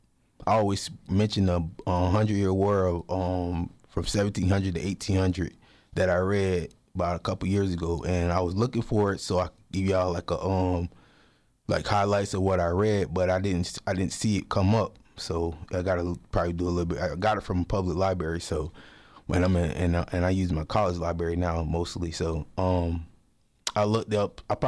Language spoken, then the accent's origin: English; Florida, United States; and I'm from Florida, so I know how important it is to keep that important